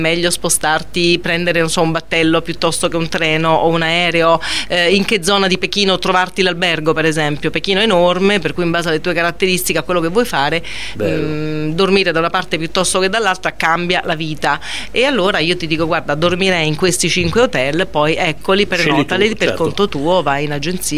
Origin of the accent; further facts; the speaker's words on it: Rome, Lazio, Italy; now in Turin, Italy; la mia base italiana, nonostante io sia romana, la mia base italiana è Torino, per cui insomma sono un po' torinese on the road, torinese oriunda, però on the road insomma a pieno titolo, va, non usurpo il titolo di nessuno essendo romana d'origine.